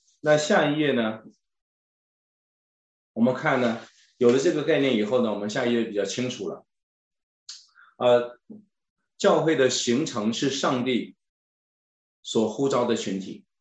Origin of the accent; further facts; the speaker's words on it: China; 只不过我们中国人在这个过程的当中，在教会将要结束被提之前，我们蒙了上帝的救恩，有机会进入教会。